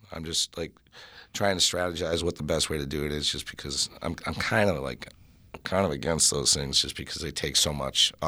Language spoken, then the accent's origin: English; Oconomowoc, Wisconsin, United States; And I've got the longest name in the world, and I'm from Oconomowoc, Wisconsin.